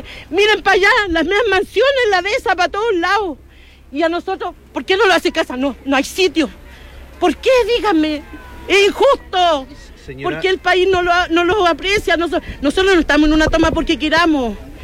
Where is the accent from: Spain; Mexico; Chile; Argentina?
Chile; Lo Barnechea, Santiago Metropolitan Region; somos de acá, de los Barnechea. Familia nacida y criada acá, chiquillo.